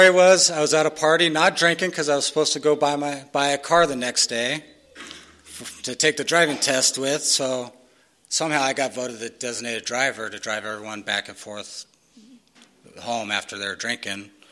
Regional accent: San Diego, California, United States; I grew up here in San Diego.

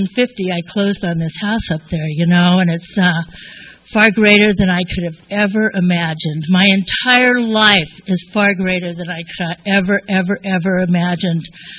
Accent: Ramona, California, United States; I was raised up in Ramona

